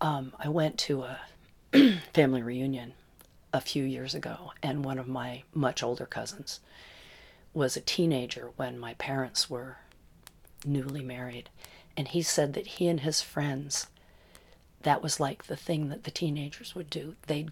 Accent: New Jersey, United States; You know, growing up in New Jersey, there's not a lot, you know, there are woods, and I spent all the time that I could in the woods

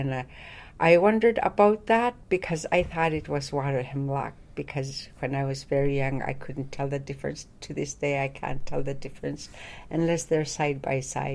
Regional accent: Nunamiq, Alaska, United States; also born or lived in Bethel; I was born in Bethel, raised in Nunamiq, a small village, tundra village, on the coast of Yukon Delta.

